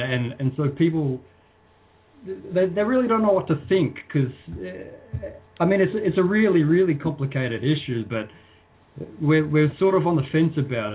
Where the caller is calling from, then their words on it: Australia; Even here in Australia, I'm calling here from Australia